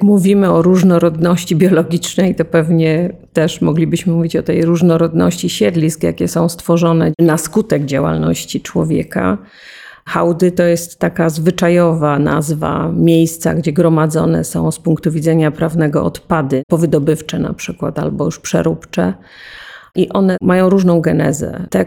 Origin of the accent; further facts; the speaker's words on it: Olkusz, Lesser Poland, Poland; ja akurat pochodzę z Olkusza